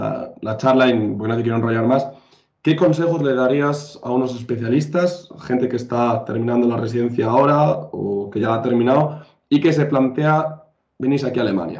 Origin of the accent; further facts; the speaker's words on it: Galicia, Spain; mucho mejor que yo, que soy de Galicia